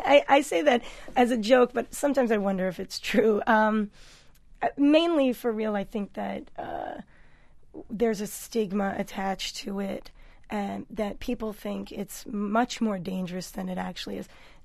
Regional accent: New York, United States; it just seemed like the most instant adventure I could embark on in New York while living in my hometown.

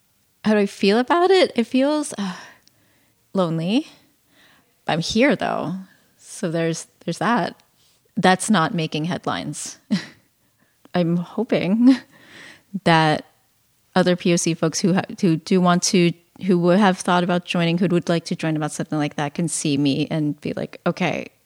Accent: Philippines; So I'm Filipino and very visibly brown.

